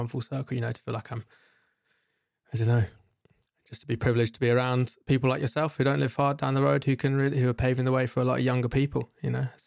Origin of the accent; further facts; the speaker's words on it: London, United Kingdom; I was living, I grew up in London